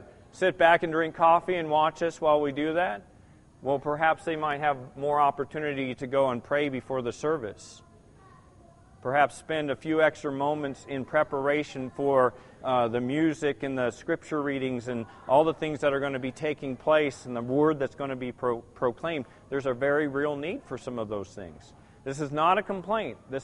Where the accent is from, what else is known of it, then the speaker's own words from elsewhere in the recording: Israel; I grew up in Israel.